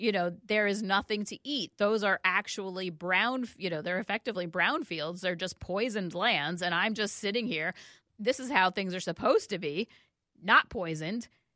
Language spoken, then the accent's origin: English; New York City, New York, United States; I came out from New York City. I was basically raised in a TV.